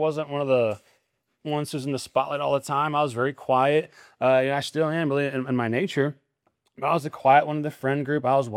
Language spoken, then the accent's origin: English; Nebraska, United States; When I was a kid growing up in Nebraska, I had a friend who lived near a lake.